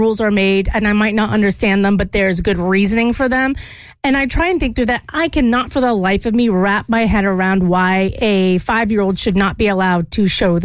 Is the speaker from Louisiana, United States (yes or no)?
yes; Louisiana, United States; I grew up in Louisiana